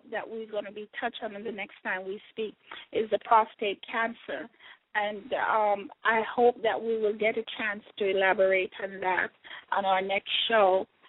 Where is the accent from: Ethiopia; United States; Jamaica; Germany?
Jamaica; I remember when growing up in Jamaica, you hear people talk about stoppage of water.